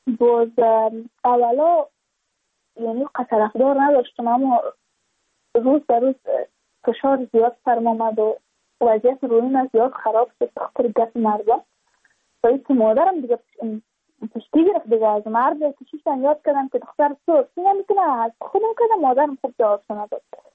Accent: Badakhshan, Afghanistan; ما از بدخشان هستیم، یعنی منطقای دور دستش

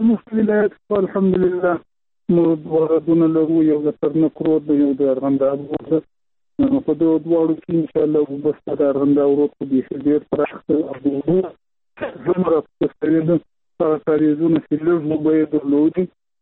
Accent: Shahjoy, Zabul, Afghanistan; زه په خیم د زابل ولایت شاجي دی.

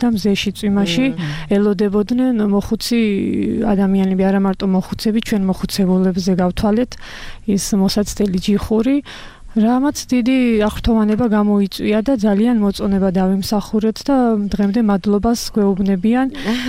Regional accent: Zemo Kedi, Kakheti, Georgia

